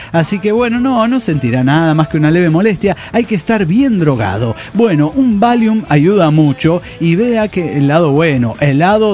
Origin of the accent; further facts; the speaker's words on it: Cochabamba, Bolivia; de Cochabamba, Bolivia.